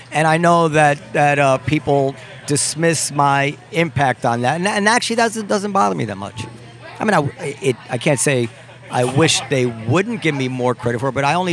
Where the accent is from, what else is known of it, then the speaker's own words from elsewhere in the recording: Ardsley, New York, United States; I grew up in Ardsley, which is a town in Westchester